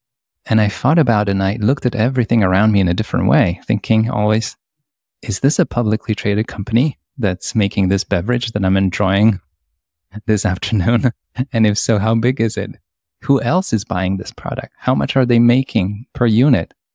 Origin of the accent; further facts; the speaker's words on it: Poland; Me growing up in Poland in the 1980s, really rhymes